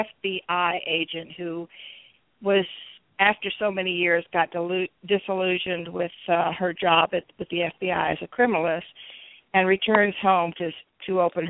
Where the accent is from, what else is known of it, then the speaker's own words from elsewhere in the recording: Maitland, Florida, United States; My hometown is in Maitland, Florida